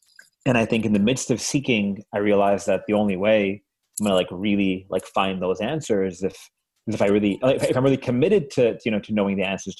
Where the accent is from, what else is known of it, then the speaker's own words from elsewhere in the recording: Long Island, New York, United States; So I grew up here in Long Island, in New York.